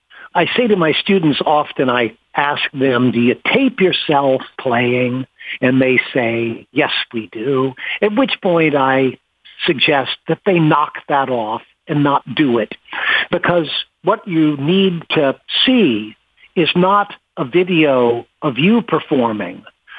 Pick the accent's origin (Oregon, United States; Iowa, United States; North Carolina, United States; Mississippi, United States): North Carolina, United States; Chapel Hill; also born or lived in Boston; What happened, Dave, is I was born in Boston, raised in North Carolina.